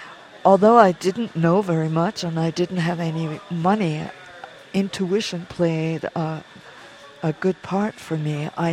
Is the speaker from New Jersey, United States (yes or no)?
yes; New Jersey, United States; No, I'm from New Jersey.